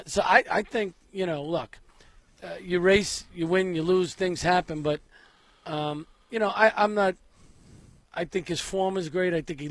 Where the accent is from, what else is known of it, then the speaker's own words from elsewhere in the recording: Brooklyn, New York, United States; I mean, we come from Brooklyn.